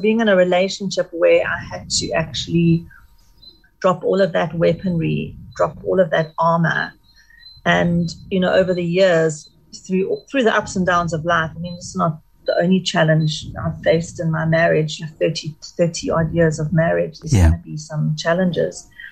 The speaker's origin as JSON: {"language": "English", "country": "South Africa", "tie": "born or raised there", "said": "growing up in South Africa, our society was divided very much along racial lines."}